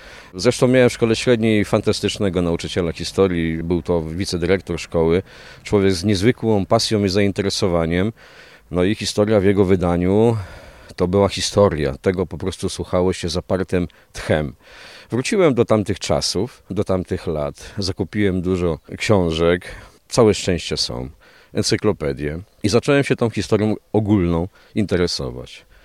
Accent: Kołobrzeg, West Pomeranian Voivodeship, Poland; Ja jestem z Kołobrzegu, więc z bardzo daleka

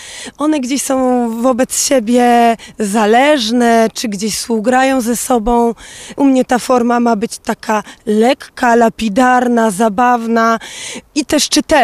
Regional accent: Kraków, Lesser Poland, Poland; przyjechałam z Krakowa.

